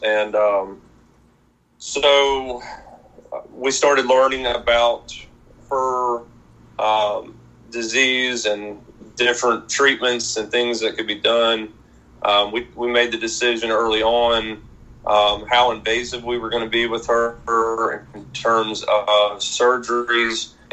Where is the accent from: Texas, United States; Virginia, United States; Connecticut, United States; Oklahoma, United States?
Virginia, United States; So I grew up here in Southwest Virginia